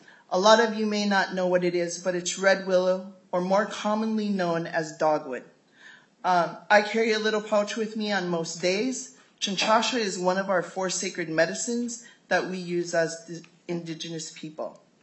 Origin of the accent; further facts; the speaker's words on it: Minnesota, United States; I am Dakota, and my homelands are the Shakopee Mdewakanton Sioux community, and I come from